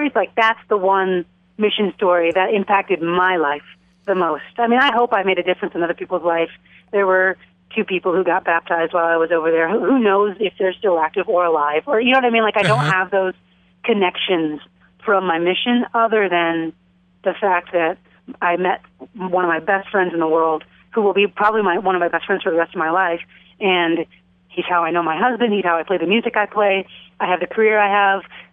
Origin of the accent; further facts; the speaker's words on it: Chicago, Illinois, United States; You're awesome as a bassist, and I love this bass, and I'm from Chicago, and blah, blah, blah.